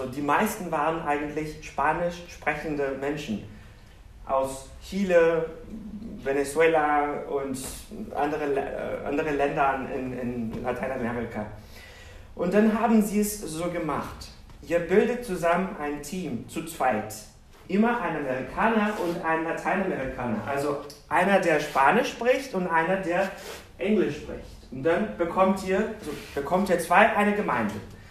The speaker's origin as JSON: {"language": "German", "country": "Brazil", "first_language": "Portuguese", "second_language": "German", "moved": "yes", "lives_now": "Germany", "said": "das ist ja meine Frau Jaycee. Wir kommen aus Brasilien. Meine Muttersprache ist Portugiesisch, also die von ihr auch. Wir sind in Deutschland schon seit, wir sind nach Deutschland 2016 gekommen."}